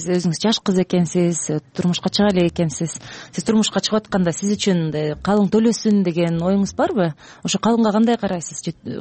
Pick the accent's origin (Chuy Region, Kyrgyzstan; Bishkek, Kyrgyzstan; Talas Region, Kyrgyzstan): Talas Region, Kyrgyzstan; Мисалы мен өзүм таластыкмын да, анан аяна Жадыра да таластык экен колубуз атат.